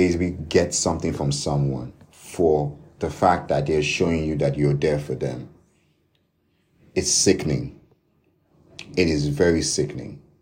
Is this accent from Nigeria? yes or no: yes; Nigeria; Because I'm still Nigerian by heart. I really hope that our country should learn to really look at ourselves not as objects of affection, but subjects of love